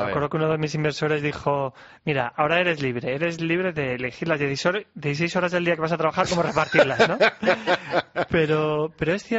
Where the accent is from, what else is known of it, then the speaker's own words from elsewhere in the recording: Madrid, Community of Madrid, Spain; Yo siempre digo que soy de Carabanchel, ¿no?, para ilustrar que si desde Carabanchel se puede emprender